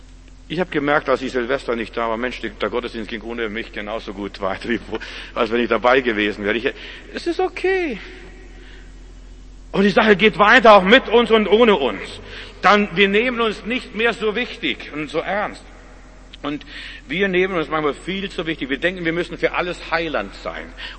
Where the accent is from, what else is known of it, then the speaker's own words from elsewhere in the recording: Russia; Nicht mal bei uns in Russland gab es so viel Schnee, was ich dort gesehen habe.